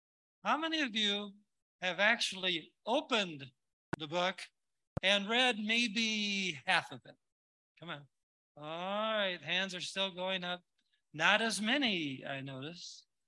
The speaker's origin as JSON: {"language": "English", "region": "Michigan", "country": "United States", "tie": "born or raised there", "said": "I grew up in Michigan, state of Michigan."}